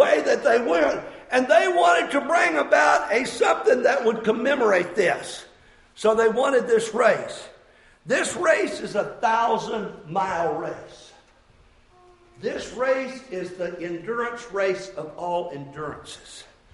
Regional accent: Oklahoma, United States; And they said, where are you from? I said, Oklahoma.

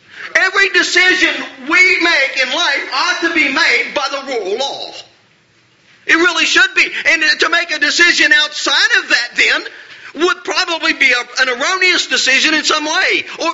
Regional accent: Diana, West Virginia, United States; I was from Diana. There was Hacker Valley, Diana, Webster, and Cowan, and we fought one another.

